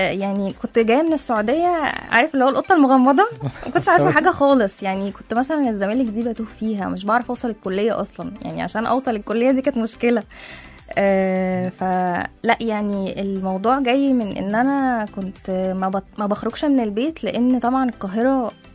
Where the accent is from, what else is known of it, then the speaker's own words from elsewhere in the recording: Saudi Arabia; أنا نشأت في السعودية، يعني والدي كان بيشتغل هناك من زمان قوي